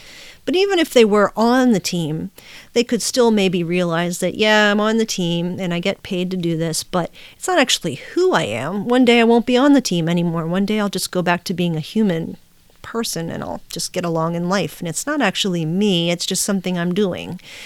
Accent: Pittsburgh, Pennsylvania, United States; I grew up in Pittsburgh, and I really do like the Steelers

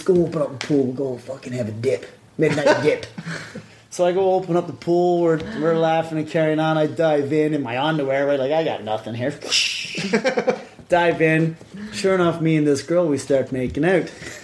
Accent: Glovertown, Newfoundland and Labrador, Canada; And I'm working down in my hometown of Glovertown.

